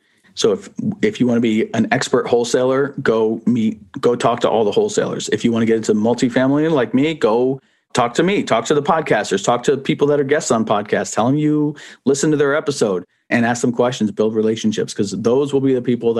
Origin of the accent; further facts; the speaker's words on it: New Jersey, United States; I'm the guy from New Jersey coming into North Carolina or Kentucky. You know, I'm an outsider.